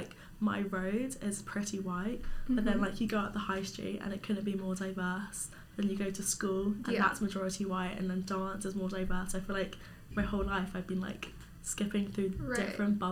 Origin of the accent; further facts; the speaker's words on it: London, United Kingdom; Most people don't think I sound like I'm from Southeast London based on my voice. But, I've been living there my whole life.